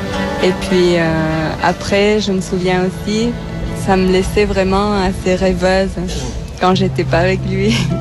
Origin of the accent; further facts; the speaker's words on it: Spain; French is a second language; Moi, je suis d'Espagne.